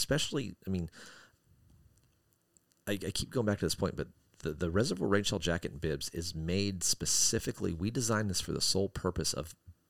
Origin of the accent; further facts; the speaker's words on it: Wyoming, United States; I grew up in Wyoming, and I remember as a kid always having those, you know, my mom sending me out to play in the snow, right?